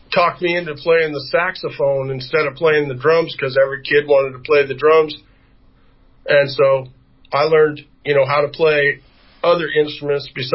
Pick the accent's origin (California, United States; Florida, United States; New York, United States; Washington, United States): Washington, United States; Kirkland; I grew up in Kirkland, Washington.